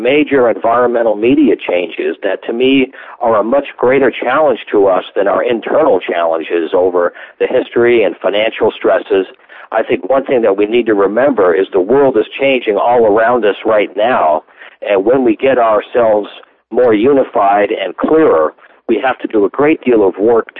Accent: New York, United States; I grew up in the New York City area with WBAI in the 1960s as a listener.

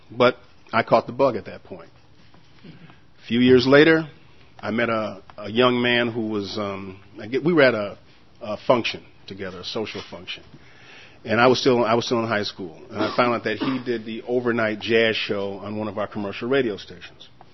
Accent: Rochester, New York, United States; born there; I was born in Rochester, New York.

